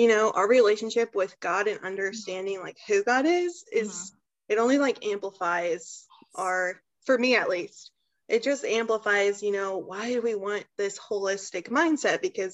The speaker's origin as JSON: {"language": "English", "town": "Troy", "region": "Missouri", "country": "United States", "tie": "born or raised there", "said": "I'm from Troy, Missouri. So this was only like 45 minutes from where I grew up."}